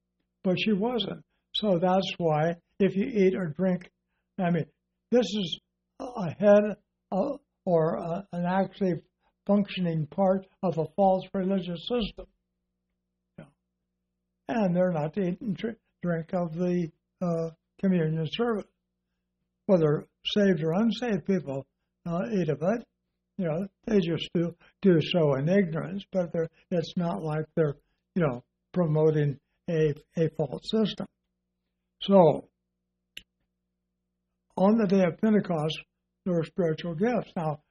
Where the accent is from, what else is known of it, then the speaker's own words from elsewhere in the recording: Compton, California, United States; So when I grew up in Compton, California, and Long Beach was not very far